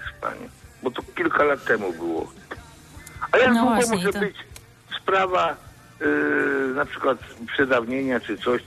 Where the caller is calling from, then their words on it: Toruń, Kuyavian-Pomeranian Voivodeship, Poland; a ja z Torunia dzwonię.